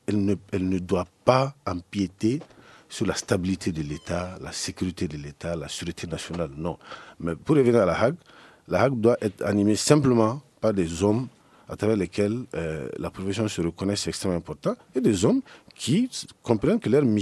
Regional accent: Mali; on est malien, on est malien avant d'être journaliste, on est des patriotes.

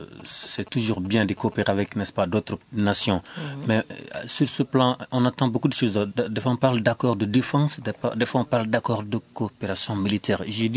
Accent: Mali; En tant que Malien

